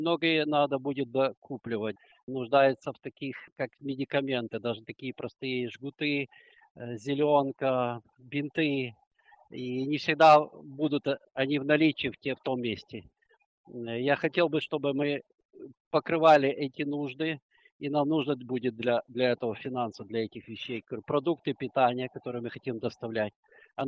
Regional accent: Chernivtsi, Chernivtsi Oblast, Ukraine; Я и сам из Черновцов

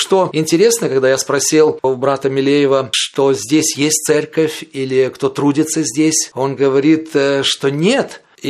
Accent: Tashkent, Uzbekistan; Я вообще сам из Ташкента

